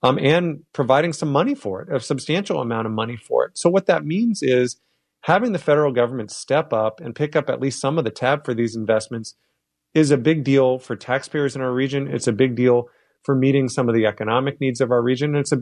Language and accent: English; Washington, United States; I grew up on the Olympic Peninsula. I was in high school when the timber industry took it on the chin.